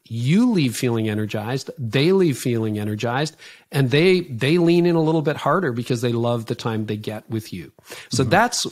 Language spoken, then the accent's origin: English; Canada; And I'm Canadian, so we're kind of like Switzerland. Okay, we're neutral. And most of the people I work with are in the US, but I happen to live in Canada.